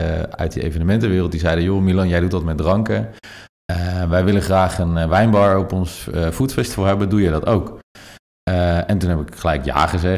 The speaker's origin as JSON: {"language": "Dutch", "town": "Goes", "region": "Zeeland", "country": "Netherlands", "tie": "born there", "lives_now": "Utrecht, Netherlands", "said": "31 jaar. Ik ben geboren in Goes, woon tegenwoordig in Utrecht."}